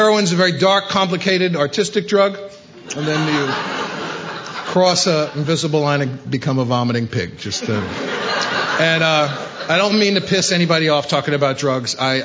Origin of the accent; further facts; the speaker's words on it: Bronx, New York, United States; I grew up in the Bronx in this insane family.